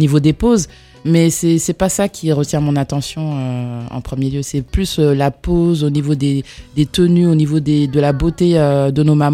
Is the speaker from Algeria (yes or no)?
no; Clichy-sous-Bois, Île-de-France, France; à ma condition de fille d'immigrée, à ma condition de banlieusarde aussi, parce que j'ai grandi en banlieue à Clichy-sous-Bois.